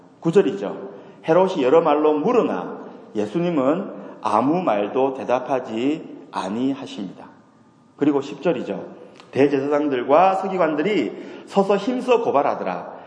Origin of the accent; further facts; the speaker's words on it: Masan, South Gyeongsang, South Korea; accent: Gyeongsang dialect; also born or lived in Busan; 제가 경상도 말을 하고 싶어서 하는 것이 아닙니다. 제가 부산에서 자라서 그래요. 제가 마산에서 자라서 그렇습니다. 저도 서울말 하고 싶은데 할 수가 없어요.